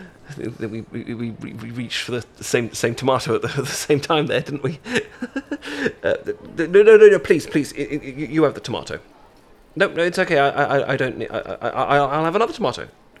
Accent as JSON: {"language": "English", "country": "United Kingdom", "moved": "yes", "said": "I'm from Britain, hence the voice and stuff. I'm just I live here now. This is where I live."}